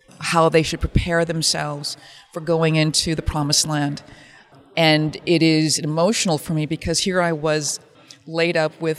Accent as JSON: {"language": "English", "town": "Minneapolis", "region": "Minnesota", "country": "United States", "said": "I am from Minnesota, just like you. I hail from South Minneapolis"}